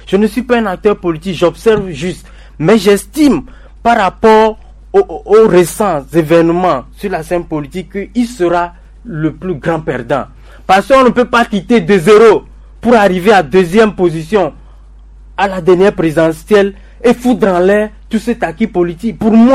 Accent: Togo; nous sommes Togolais

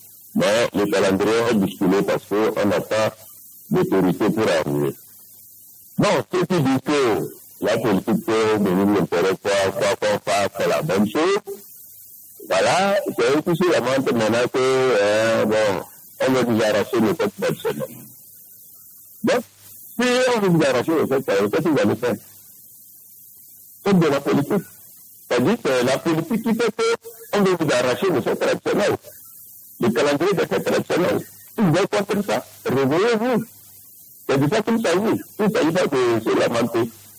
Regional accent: Togo; nous sommes tous des Togolais

